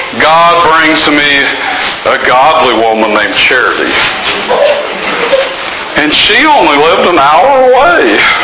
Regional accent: Inola, Oklahoma, United States; When I was young, I grew up in the Inola Church of Christ in Oklahoma, and we had about 60 members.

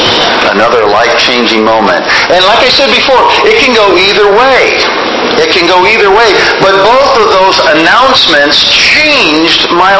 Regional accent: Rochester, Minnesota, United States; I grew up in Rochester, Minnesota.

